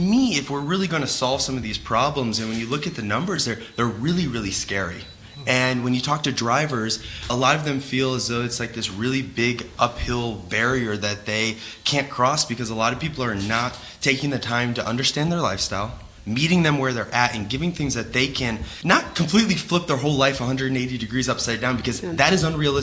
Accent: St. Louis, Missouri, United States; I'm from St. Louis, and I was working in a PT clinic down there

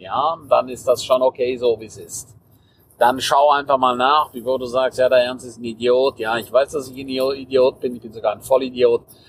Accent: Switzerland; accent: Swiss German; Auch ich habe einen Schweizer Dialekt. Wenn ich aber spreche, dann spreche ich Hochdeutsch.

